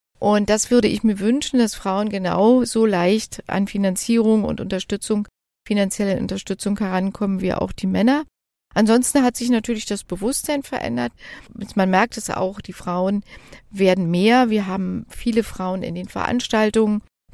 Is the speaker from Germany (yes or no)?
yes; Germany; Ich komme aus der DDR